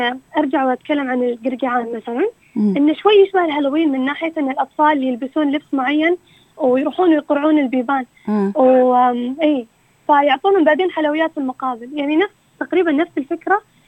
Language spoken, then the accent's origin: Arabic; Dammam, Eastern Province, Saudi Arabia; مثلا أنا من الدمام، طيب يعني من المنطقة الشرقية